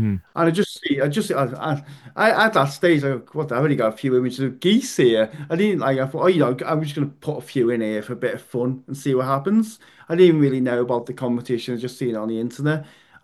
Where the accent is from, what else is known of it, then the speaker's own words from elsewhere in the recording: Liverpool, North West England, United Kingdom; I grew up in Liverpool